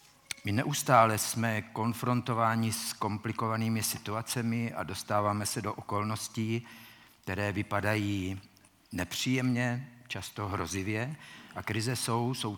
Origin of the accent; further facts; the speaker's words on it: Vysoké Mýto, Pardubice Region, Czechia; já jsem vyrůstal ve Vysokém Mýtě, což je takové maloměsto a Pardubice to byl velký svět